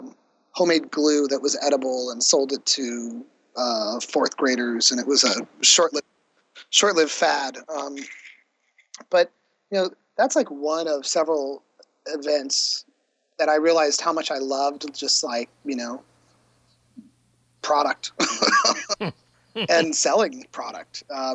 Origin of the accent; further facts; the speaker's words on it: Morgan Hill, California, United States; now in Mission Hills, United States; But I grew up in the Bay Area, Morgan Hill, actually, which was really rural when I grew up there, and now is basically a suburb of San Jose.